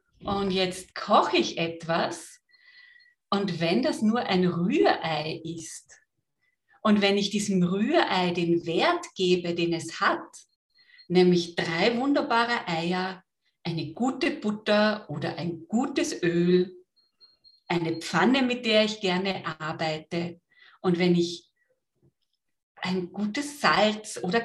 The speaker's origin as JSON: {"language": "German", "region": "Vienna", "country": "Austria", "lives_now": "Vorarlberg, Austria", "said": "wenn man so leidenschaftlich Wienerin ist wie ich, dann bleibt man das auch, wenn man nicht mehr in Wien lebt. Aber ja, mein Hauptwohnsitz ist hier in Vorarlberg"}